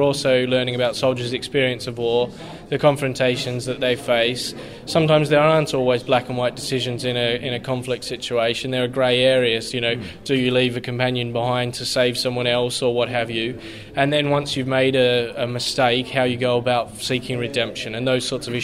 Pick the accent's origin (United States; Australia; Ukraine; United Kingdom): Australia; I mean, I'm from Australia, and I grew up out in Australia reading it as well.